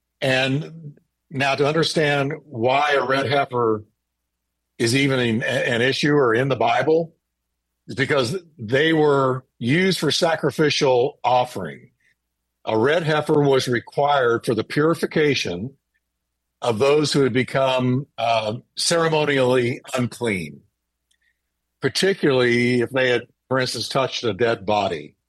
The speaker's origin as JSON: {"language": "English", "region": "Texas", "country": "United States", "tie": "born or raised there", "said": "these three red heifers were born right here in my home state, Texas, and were shipped off to Israel."}